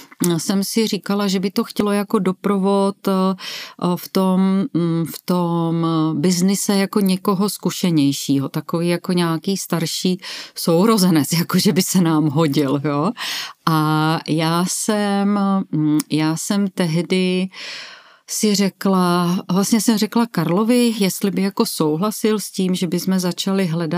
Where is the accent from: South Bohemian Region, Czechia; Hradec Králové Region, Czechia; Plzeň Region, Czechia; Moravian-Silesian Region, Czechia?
Moravian-Silesian Region, Czechia; Krnov; A tak, protože Ola, Karel a já jsme z Krnova